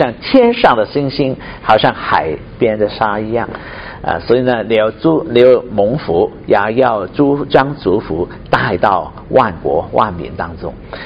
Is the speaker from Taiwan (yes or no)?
no; Hong Kong